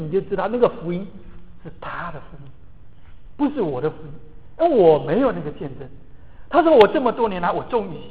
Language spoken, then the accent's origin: Chinese; Taiwan; 我1950年诞生在台湾出生，小时候没有穿鞋子的，从小光着脚丫子跑的，